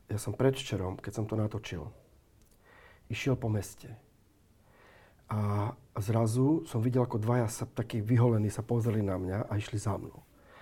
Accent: Halič, Banská Bystrica Region, Slovakia; ja sa dávno vyjadrujem v mojej rodnej dedine v Haliči.

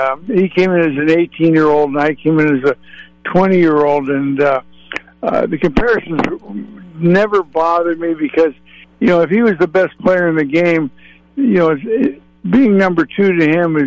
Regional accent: Toronto, Ontario, Canada; Scarborough is a borough of Toronto, so I grew up in Toronto, basically.

